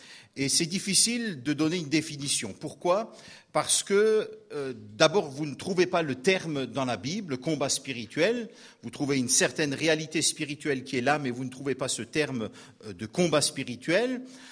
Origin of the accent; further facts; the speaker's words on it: Grand Est, France; je suis alsacien. Nous avons des origines dans la famille suisse-almanique.